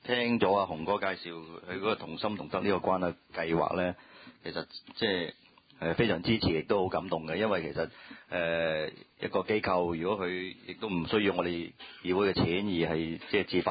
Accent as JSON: {"language": "Cantonese", "country": "China", "said": "其實就都有好多同我哋中國人係有完全係唔同嘅"}